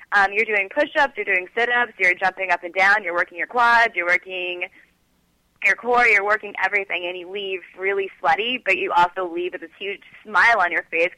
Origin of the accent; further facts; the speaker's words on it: Florida, United States; I'm just awful with strength training or, like, even sitting on a treadmill because I'm from Florida. I have to be outside all the time in the sunshine